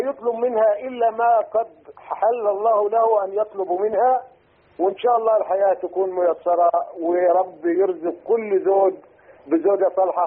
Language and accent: Arabic; Egypt; moved away as an adult; now in Saudi Arabia